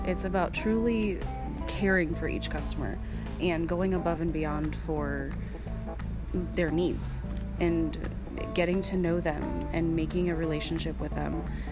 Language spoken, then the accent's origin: English; San Angelo, Texas, United States; I'm in San Angelo.